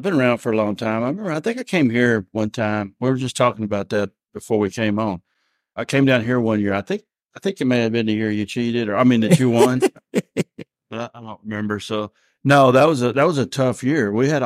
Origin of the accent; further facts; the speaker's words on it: Texas, United States; I grew up not far from here. I mean, I grew up on Lake Sam Rayburn.